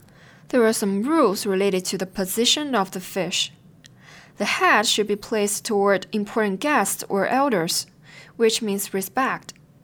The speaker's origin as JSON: {"language": "English", "town": "Wuhan", "region": "Hubei", "country": "China", "tie": "born or raised there", "said": "Next episode, I'll talk about some famous food from my hometown, Wuhan, Hubei province."}